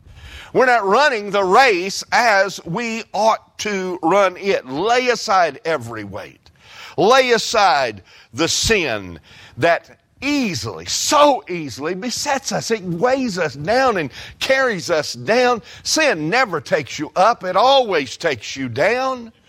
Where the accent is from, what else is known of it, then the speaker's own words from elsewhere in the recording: United States; We're not exempt from this because we're American.